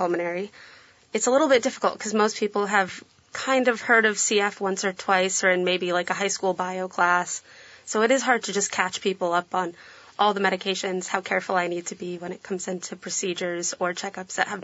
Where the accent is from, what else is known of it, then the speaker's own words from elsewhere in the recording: New York, United States; I came from New York.